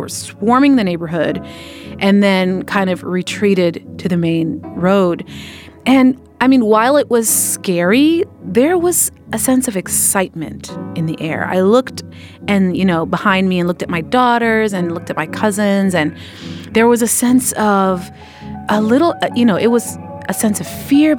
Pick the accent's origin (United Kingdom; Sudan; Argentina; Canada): Sudan; now in United States; turmoil happening in my home country of Sudan.